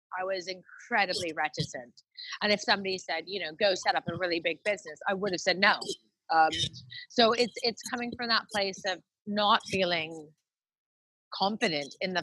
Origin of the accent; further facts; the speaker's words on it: Canada; now in London, United Kingdom; I am a Canadian living in London.